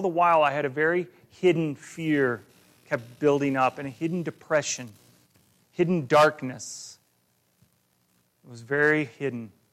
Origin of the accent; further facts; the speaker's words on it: Illinois, United States; I grew up in Northern Illinois. I was not a Cubs fan, and I was not a Packers or a Chicago fan, just so you know. So don't take my head off because I lived in Illinois. But I grew up in Illinois, grew up in a good home.